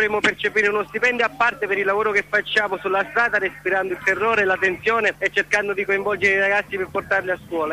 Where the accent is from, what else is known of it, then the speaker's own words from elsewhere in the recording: Naples, Campania, Italy; siamo napoletani, facciamo gli educatori di strada